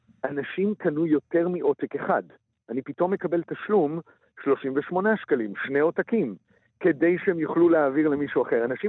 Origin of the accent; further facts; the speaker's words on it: Jerusalem, Jerusalem District, Israel; now in France; והגבעה הצרפתית היא גם השכונה שבה גדלתי בירושלים